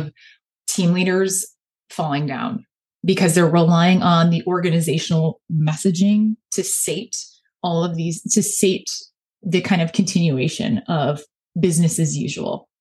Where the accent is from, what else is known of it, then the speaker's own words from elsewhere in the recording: Chicago, Illinois, United States; accent: Chicago; that's my Chicago accent coming in HR